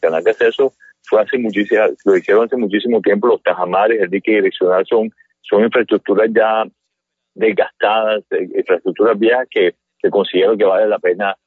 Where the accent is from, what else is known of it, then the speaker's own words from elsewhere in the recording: Barranquilla, Atlántico, Colombia; nosotros como barranquilleros aprovechemos más esas investigaciones